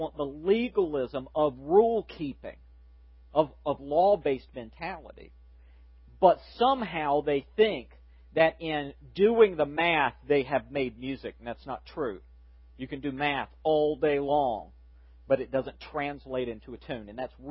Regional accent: Southern United States, United States; I did mention I'm a Southerner.

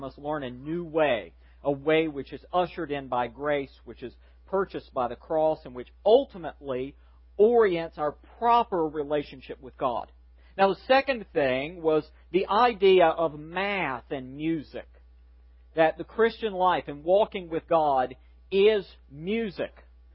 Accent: Southern United States, United States; I did mention I'm a Southerner.

